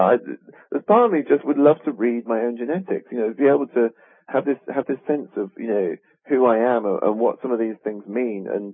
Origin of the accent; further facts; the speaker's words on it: England, United Kingdom; now in United States; I'm English too, so I'm kind of, you know, not a non-citizen of the U.S.